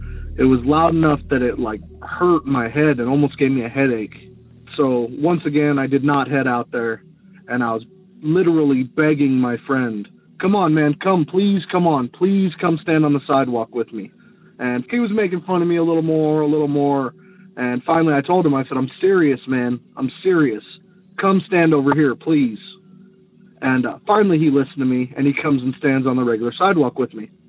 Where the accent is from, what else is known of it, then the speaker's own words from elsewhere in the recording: Las Vegas, Nevada, United States; I'm from Las Vegas, like I said, and this happened in Las Vegas